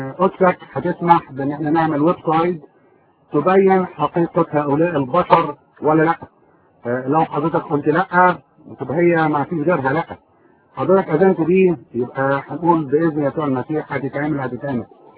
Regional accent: Egypt; زي ما بيقولوا عندنا في مصر

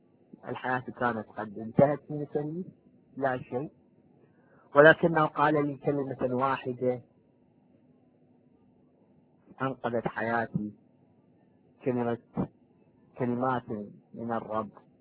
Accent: Iraq; moved away as an adult; أنا أصل من العراق وعشت هناك في العراق

